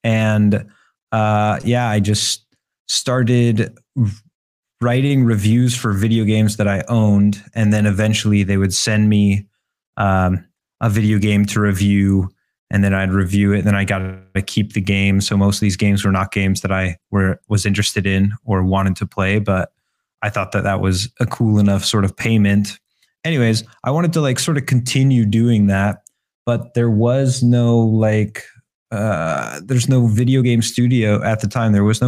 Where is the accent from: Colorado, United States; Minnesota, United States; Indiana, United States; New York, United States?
Colorado, United States; moved away as an adult; now in Amsterdam, Netherlands; I moved to Amsterdam 2.5 years ago only, actually. So I grew up in Colorado, in a suburb of Denver. And when I was 23, I just felt pretty bored. So I just felt like there wasn't opportunity for me in Colorado.